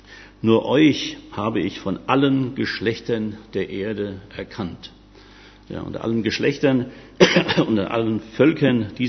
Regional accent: Dillenburg, Hesse, Germany; Wir kommen ja aus Dillenburg und nebenan liegen die Kleinstädtchen Haige und Herborn.

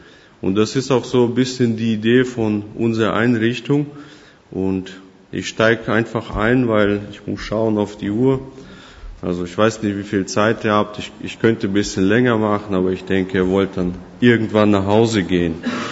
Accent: Ingolstadt, Bavaria, Germany; Ursprünglich komme ich aus Ingolstadt, das ist bei München. Und ursprünglich komme ich ganz woanders her.

